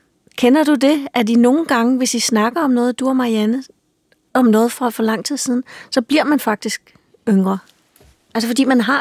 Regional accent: Zealand, Denmark; Ja, jeg voksede op på Sjælland, så jeg kan ikke.

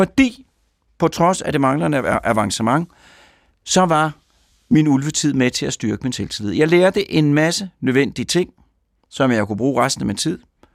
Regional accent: Sorgenfri, Capital Region of Denmark, Denmark; i Sorgenfri, hvor jeg kommer fra

